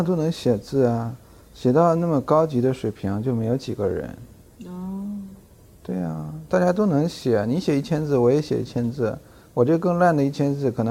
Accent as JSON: {"language": "Chinese", "region": "Northeast China", "country": "China", "said": "我们都是东北人嘛。"}